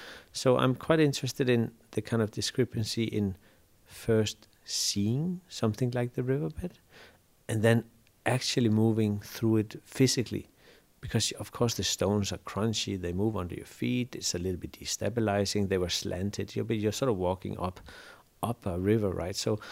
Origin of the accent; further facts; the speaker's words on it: Denmark; now in Berlin, Germany; I'm based in Berlin. I'm originally from Denmark and Iceland. I grew up in Denmark, really, born by Icelandic parents. And I've been in Berlin, I think, now for 25 years.